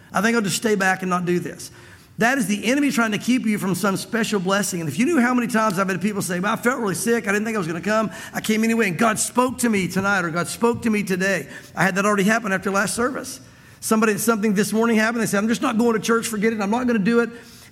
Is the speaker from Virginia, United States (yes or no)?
no; Tennessee, United States; now in Santa Fe, United States; we're both here from Tennessee. I feel like I have to qualify that anymore because are you really from here? You talk so fast, you can't be. But I really am. I guess I didn't slow down enough for the accent to set in really strong.